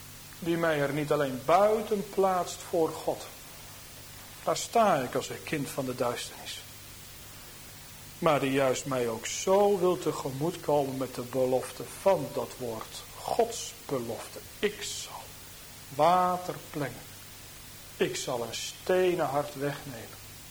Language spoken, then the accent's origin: Dutch; Harderwijk, Gelderland, Netherlands; Dan denk ik aan de plaats waar ik opgegroeid ben in Harderwijk.